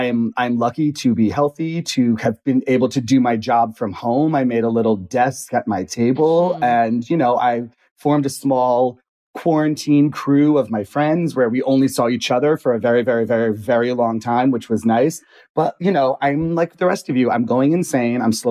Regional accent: New Jersey, United States; now in Los Angeles, United States; I'm from Jersey.

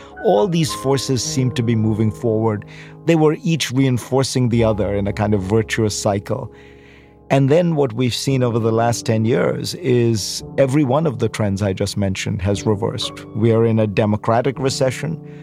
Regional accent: India; now in United States; I grew up in India in the 70s.

